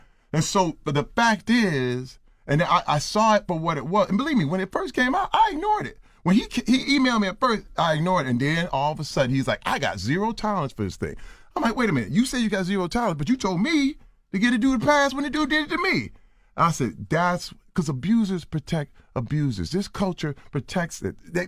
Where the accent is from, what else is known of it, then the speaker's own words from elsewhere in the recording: Flint, Michigan, United States; I'm from Flint, Michigan.